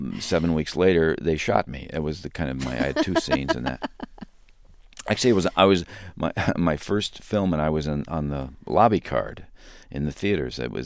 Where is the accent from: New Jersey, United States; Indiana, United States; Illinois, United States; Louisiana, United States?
Illinois, United States; John's from Chicago, and I'm from Illinois, and this was the end of the shoot of Step Brothers.